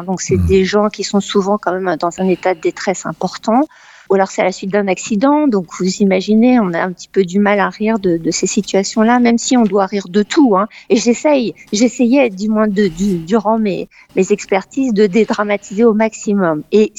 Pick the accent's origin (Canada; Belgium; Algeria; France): France; Paris, Île-de-France; now in England; moi je suis parisienne d'origine